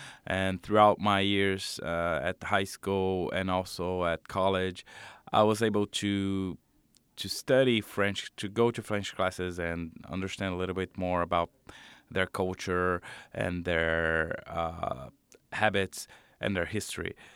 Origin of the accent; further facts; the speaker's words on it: Brazil; English is a second language; Well, I am Brazilian. I was born in Brazil and spent most of my life in Brazil.